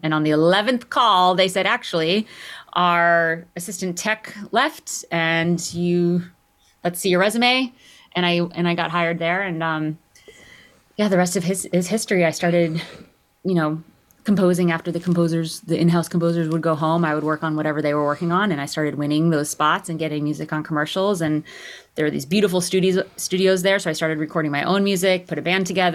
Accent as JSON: {"language": "English", "region": "Connecticut", "country": "United States", "tie": "born or raised there", "said": "Yeah, I mean, I started playing the piano as a little kid. I grew up in Connecticut, and it's always a hobby, but I was good at it."}